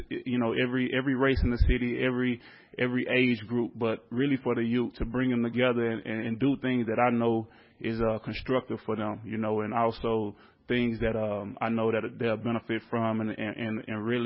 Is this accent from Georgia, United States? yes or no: no; Dallas, Texas, United States; I'm here from Dallas, Texas. I'm born and raised here.